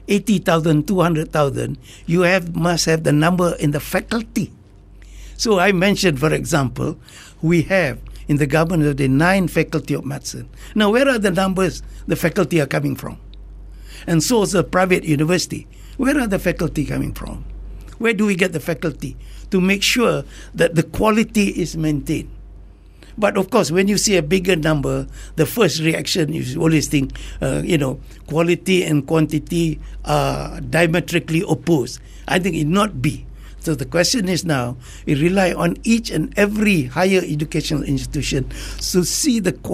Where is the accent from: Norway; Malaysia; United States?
Malaysia; as a Malaysian